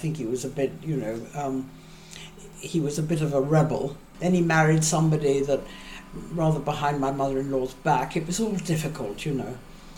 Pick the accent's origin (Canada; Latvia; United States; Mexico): Mexico; first language French; English is a second language; It's because I was brought up in Mexico, Spanish, my French mother, my first language